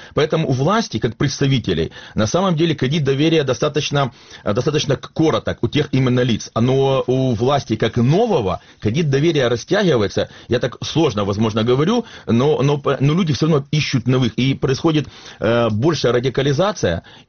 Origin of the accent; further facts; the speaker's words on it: Mykolaiv, Mykolaiv Oblast, Ukraine; Я как уроженец Николаева